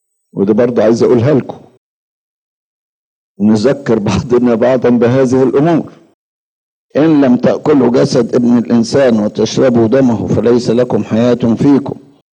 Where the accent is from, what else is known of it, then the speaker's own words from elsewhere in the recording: Egypt; فعلى الأقل عندنا في مصر يوجد مذبح، على الأقل